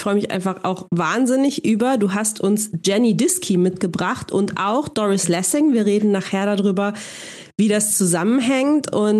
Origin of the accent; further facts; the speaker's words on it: North Rhine-Westphalia, Germany; Zunächst mal bin ich umgezogen, von Hamburg zurück in den Ruhrpott, wo ich aufgewachsen bin.